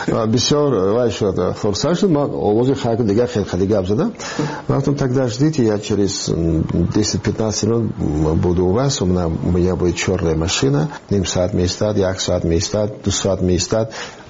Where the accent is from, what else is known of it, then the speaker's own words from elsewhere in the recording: Iran; من گفتم من یک از ایران آمدم